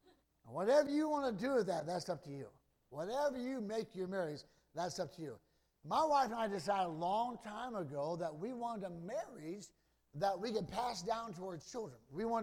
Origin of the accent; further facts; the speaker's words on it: Ohio, United States; also born or lived in Minnesota; And so I'm from Ohio. I went up to Minnesota to play football after high school.